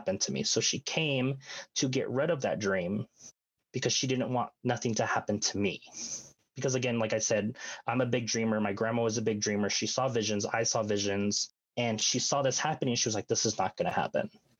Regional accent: New Mexico, United States; I let them know I'm from the Navajo Nation, from New Mexico.

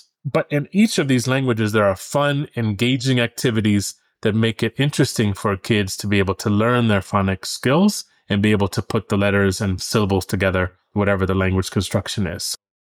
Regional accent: Cleveland, Ohio, United States; I'm from Cleveland, Ohio, so my vocabulary is driven by my hometown.

